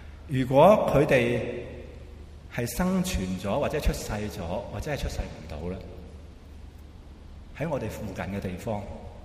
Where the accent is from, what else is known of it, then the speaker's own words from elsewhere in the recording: China; 所以呢个假设唔会系我哋中国人问出嚟嘅。